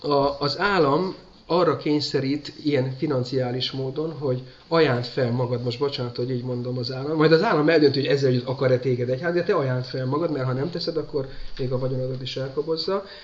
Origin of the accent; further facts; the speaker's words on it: Eger, Heves, Hungary; én egri gyerek vagyok, tehát egri csillagokhoz nekem azért közel állt, meg ugye ott éltem a vár tövében